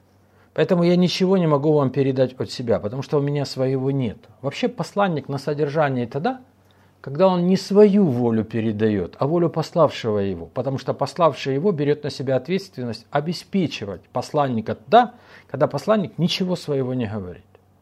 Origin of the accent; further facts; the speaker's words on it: Odesa, Odesa Oblast, Ukraine; born there; Вообще, мои родители родились в Хмельницком. А я родился в Одессе.